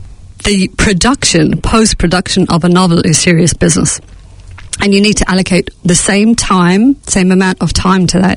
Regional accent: Clonmala, Ireland; my hometown, Clonmala

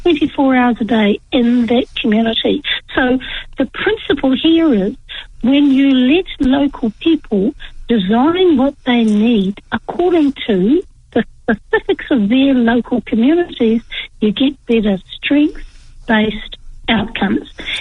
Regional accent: Gisborne, New Zealand; I'm from the Tairāwhiti

